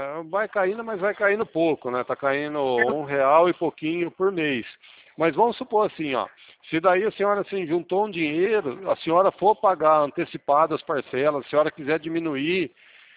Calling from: Pirassununga, São Paulo, Brazil; Isso, nós somos de Pirassununga. Pirassununga aqui também tem

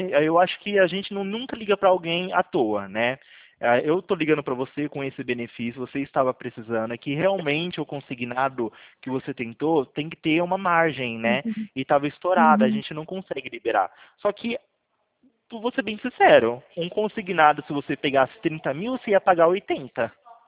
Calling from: Sumaré, São Paulo, Brazil; Eu falo aqui de Sumaré, São Paulo.

